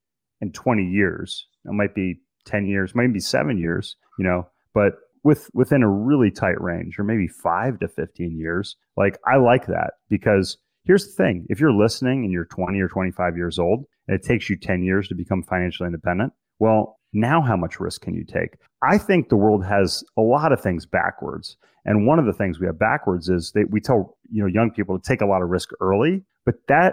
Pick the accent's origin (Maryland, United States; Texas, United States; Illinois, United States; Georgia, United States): Maryland, United States; I grew up in Maryland off the Chesapeake Bay, and it's 90 some degrees and 90 some percent humidity